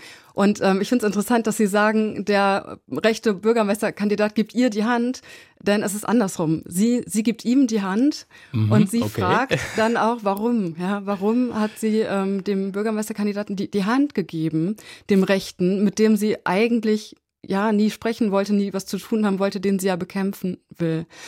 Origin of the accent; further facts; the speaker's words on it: West Germany, Germany; selber komme ich einfach aus Westdeutschland.